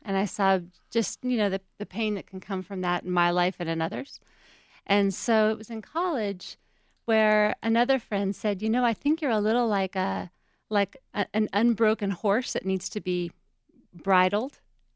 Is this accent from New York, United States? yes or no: no; California, United States; So I grew up in California, and I grew up with an older brother that was a fun, handsome, life in the fast lane kind of guy.